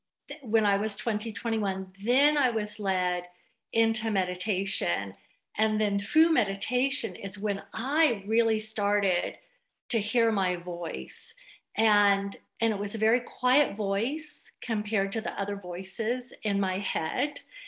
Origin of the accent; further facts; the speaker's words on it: Los Angeles, California, United States; also born or lived in San Francisco; I'm a city gal. I was raised in Los Angeles and San Francisco